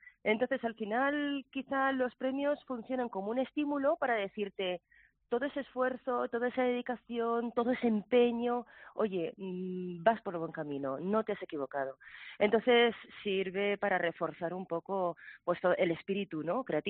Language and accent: Spanish; Madrid, Community of Madrid, Spain; also born or lived in Toledo; yo nunca he vivido Toledo, yo siempre he vivido en Madrid. Nací en Toledo, pero siempre he vivido en Madrid. Y el taller de mi madre estaba en Madrid y me crié entre máquinas de coser, patrones, etcétera.